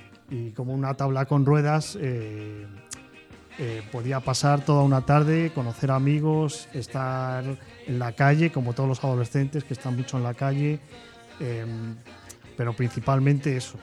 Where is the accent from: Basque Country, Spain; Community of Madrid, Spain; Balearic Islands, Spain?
Community of Madrid, Spain; Madrid; yo, como madrileño que soy, yo empecé a surfear ya esto hace ya 30 años, y nada más y menos que en Madrid